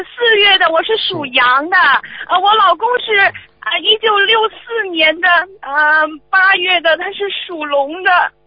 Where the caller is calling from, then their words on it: Hong Kong; 我是从香港打来的